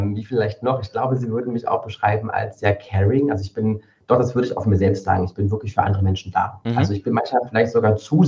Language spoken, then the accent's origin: German; Cottbus, Brandenburg, Germany; now in Halle (Saale), Germany; Ich komme ursprünglich aus Cottbus in Südbrandenburg. Also ich bin so eine richtig klassische Spreewaldgurke und bin dann aber beruflich unter Studienzwecken nach Halle an der Saale gezogen.